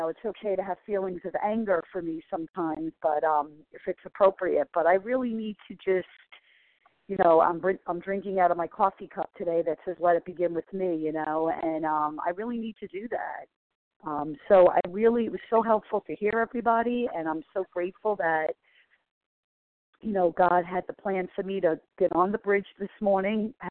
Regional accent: Massachusetts, United States; from Massachusetts, recovering compulsive overeater.

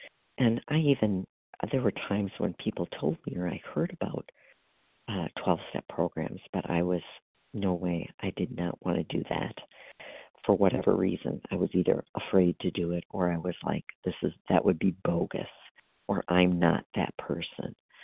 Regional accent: Wisconsin, United States; I'm from Wisconsin.

